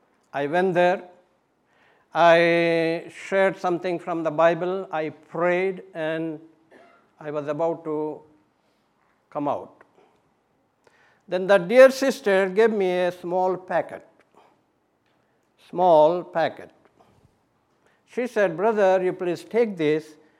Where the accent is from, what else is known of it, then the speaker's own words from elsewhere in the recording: India; English is a second language; I said, yes, sir, I'm from India, I'm